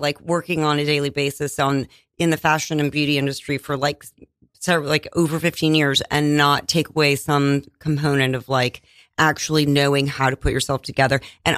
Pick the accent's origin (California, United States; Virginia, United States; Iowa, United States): Iowa, United States; born there; I was born in Iowa, and my parents retired.